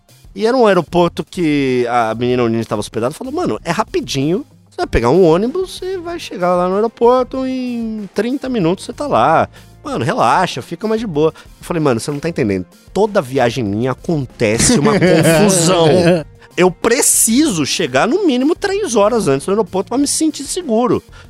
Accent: Brazil; Sobrou um que eu guardava na meia pra emergência, como bom brasileiro.

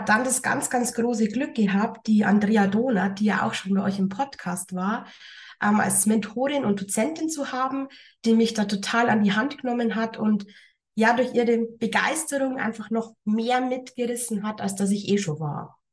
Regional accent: Regensburg, Bavaria, Germany; ich komme aus Regensburg und bin seit gut 13 Jahren begeisterte Montessori-Pädagogin. Ich leite hier in Regensburg ein Kinderhaus, das sich Montessori-Kinderhaus Orangerie nennt

